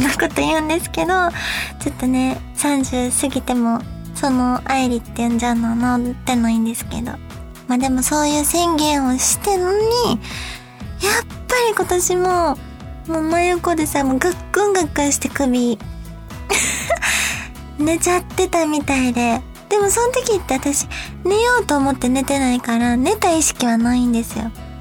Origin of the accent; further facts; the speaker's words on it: Kansai, Japan; now in Tokyo, Japan; で、私たち関西人なもんで、そういうところは節約できるとこはしたいよねっていうことで